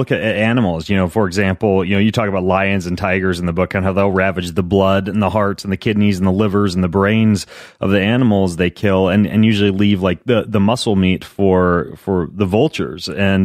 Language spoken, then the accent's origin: English; Lewiston, Idaho, United States; I grew up in Lewiston, Idaho, across the river from Clarkston, Idaho